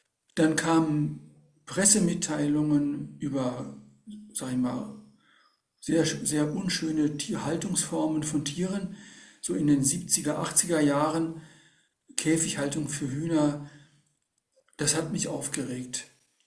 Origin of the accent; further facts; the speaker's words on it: North Rhine-Westphalia, Germany; Denn ich bin auf dem Dorf aufgewachsen, in einem kleinen Dörfchen im Sauerland, unweit von Warstein.